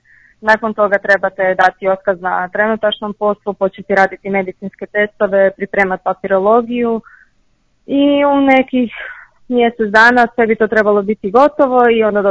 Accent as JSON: {"language": "Croatian", "country": "Croatia", "said": "dolazim iz Hrvatske. Majka mi je porijeklom iz Mareša. Ja imam 28 godina. Završila sam fakultet u Hrvatskoj"}